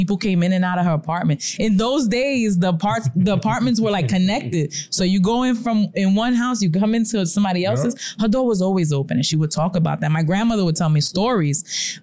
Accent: Bronx, New York, United States; also born or lived in East Harlem; I grew up in the South Bronx, Patterson Projects. I was born in East Harlem and I was raised in the Bronx.

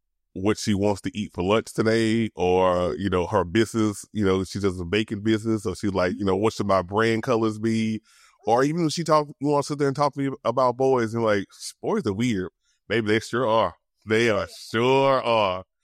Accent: Louisiana, United States; I'm sorry, I'm from Louisiana. I'm country. That's what we do.

